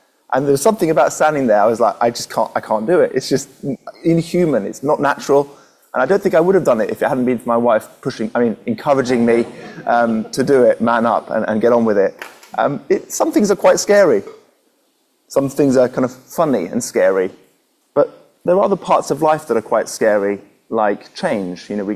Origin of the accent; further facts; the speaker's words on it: Belgium; I grew up in Belgium. I'm the son of a vicar, a missionary out in Belgium